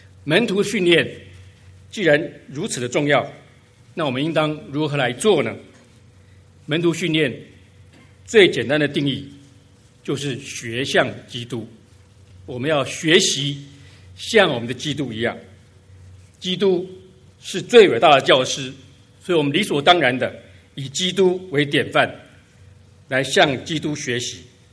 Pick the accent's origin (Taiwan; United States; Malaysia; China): Taiwan; 但是我们在台湾长大，我们是念酵，所以一时也很难改口。